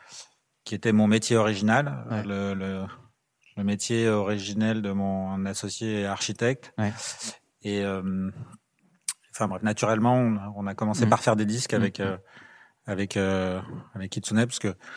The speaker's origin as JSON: {"language": "French", "region": "Brittany", "country": "France", "tie": "born or raised there", "said": "je suis né dans le Finistère Nord ouais. C'est ça se présenter c'est tout là-bas dans le nord du Finistère où ouais. C'est sauvage, la côte est sauvage."}